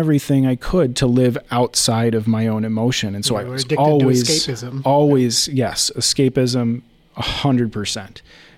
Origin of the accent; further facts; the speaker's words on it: Dallas, Texas, United States; I grew up in Dallas. Well, I was born in Dallas, So all of their sports teams I kept. I lost the accent.